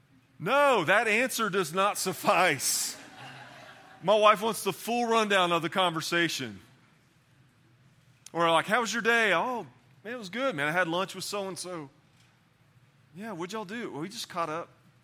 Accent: Southern US, United States; I'm from the South. I'm a country boy, but I don't like country directions.

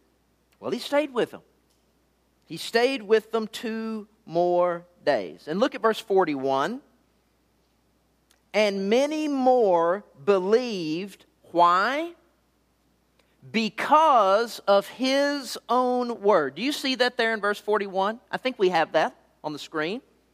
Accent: Alvarado, Texas, United States; I grew up in Alvareda, Texas. It's about 25 miles south of Fort Worth, the intersection of I-35 and Highway 67 in Johnson County.

